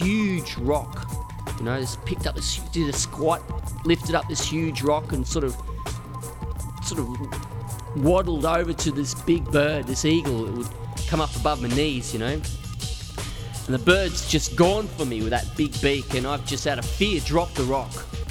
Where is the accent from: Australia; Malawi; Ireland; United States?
Australia; Canberra, Australian Capital Territory; I grew up in Canberra. We grew up in Canberra, where the city of cars, the city designed for cars, you know.